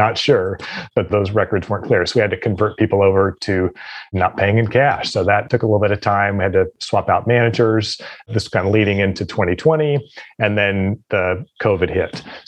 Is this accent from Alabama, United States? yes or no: no; San Jose, California, United States; I grew up in San Jose, California, went to San Jose State University, jumped into a corporate finance career, spent a few years working in the UK for this one particular company